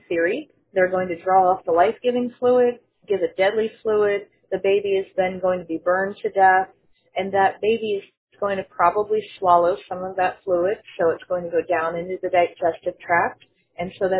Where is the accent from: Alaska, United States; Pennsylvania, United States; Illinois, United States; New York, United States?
Pennsylvania, United States; born there; I was born in Pennsylvania.